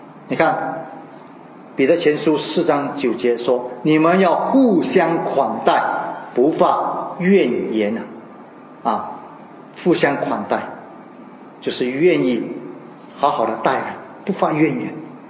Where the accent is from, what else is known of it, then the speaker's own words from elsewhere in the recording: China; 你问我们中国人，我们中国人是绝对不会这样子做的